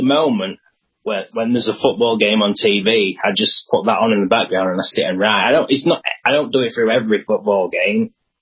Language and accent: English; Doncaster, Yorkshire and the Humber, United Kingdom; Yes, Doncaster Rovers, my hometown club.